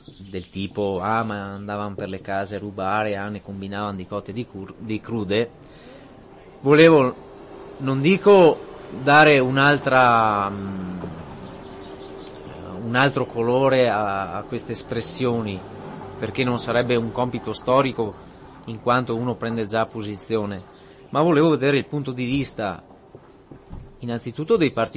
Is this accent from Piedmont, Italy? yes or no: no; Limana, Veneto, Italy; Io sono di Limana, quindi volevo fare qualcosa che riguardasse il bellunese